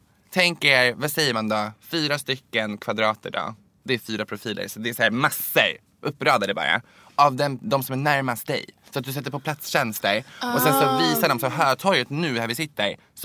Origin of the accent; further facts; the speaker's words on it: Bosnia & Herzegovina; now in Sweden; Och jag som bosnier idag